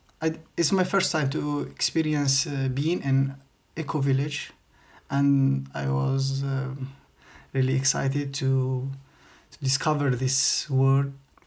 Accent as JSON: {"language": "English", "country": "Algeria", "second_language": "English", "lives_now": "Spain", "said": "I'm originally from Algeria, and now I'm living in Spain for the last 4 years."}